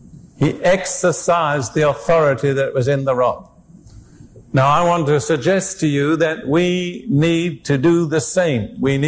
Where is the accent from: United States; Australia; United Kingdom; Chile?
United Kingdom; Now, I am British by background, as most of you know.